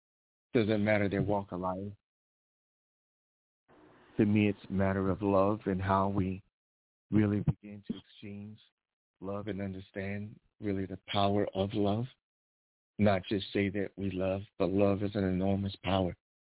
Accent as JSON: {"language": "English", "town": "Brooklyn", "region": "New York", "country": "United States", "said": "Yeah, I'm from Brooklyn as well"}